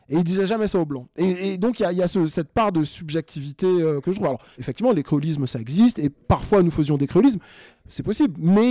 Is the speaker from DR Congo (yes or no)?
no; Martinique; Je suis martiniquais, j'ai grandi là-bas, j'ai fait une partie de mes études là-bas